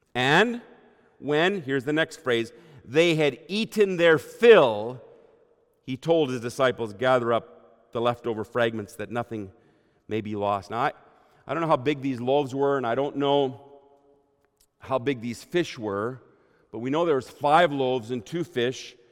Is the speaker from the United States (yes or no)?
no; Germany; there were times growing up in Germany where we just didn't have a lot.